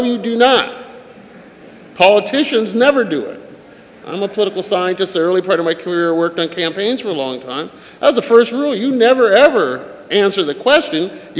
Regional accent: Minnesota, United States; also born or lived in Iowa; I grew up in Minnesota and Iowa, and cows didn't do that.

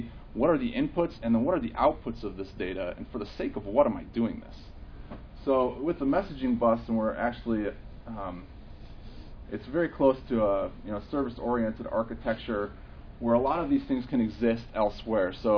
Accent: Las Vegas, Nevada, United States; I'm from Vegas, they're a dime a dozen.

